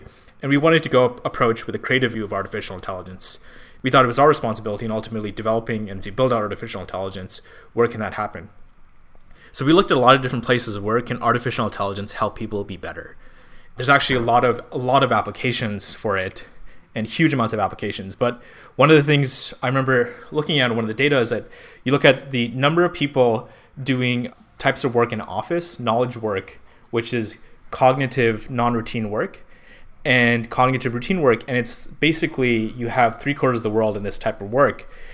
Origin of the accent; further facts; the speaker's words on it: Pakistan; now in California, United States; I'm from Pakistan, actually. And I ended up in California